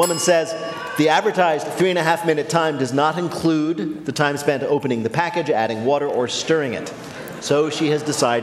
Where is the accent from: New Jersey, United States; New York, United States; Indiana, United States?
New Jersey, United States; That means for the first time in its long and colorful history, my home state of New Jersey has no actual problems.